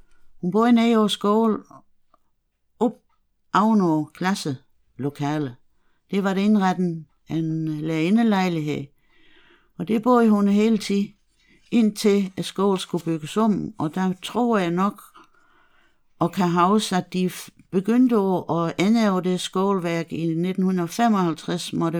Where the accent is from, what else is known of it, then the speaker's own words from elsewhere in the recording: Bollerslev, Region of Southern Denmark, Denmark; Jeg bor også i Tåsborg. Jeg er fra Bollesl.